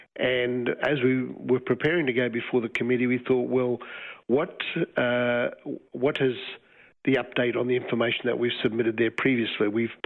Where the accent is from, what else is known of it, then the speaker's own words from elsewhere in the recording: Queensland, Australia; I'm from the Gubbi Gubbi Butchala peoples up in southeast Queensland, Mary River, Fraser Island region.